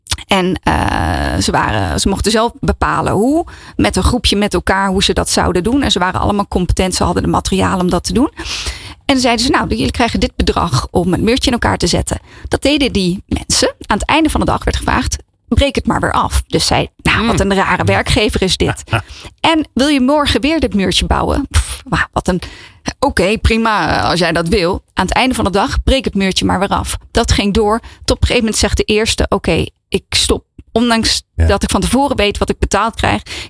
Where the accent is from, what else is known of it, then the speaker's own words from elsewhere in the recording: Netherlands; Dus we zijn bevoorrecht dat we zijn opgegroeid in Nederland. In een westerse maatschappij waarin gezondheidszorg, alles, school, alles is goed geregeld.